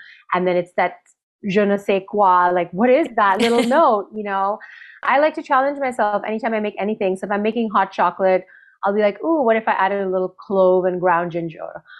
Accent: India; born or raised there

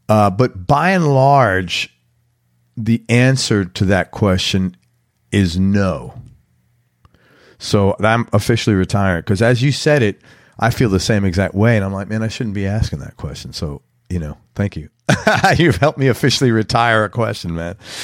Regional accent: New York City, New York, United States; I'm from New York City, which is not the cleanest place, obviously.

